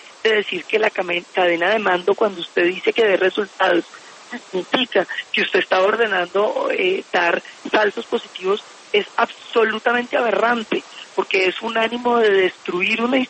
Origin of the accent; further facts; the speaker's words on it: Colombia; como colombianos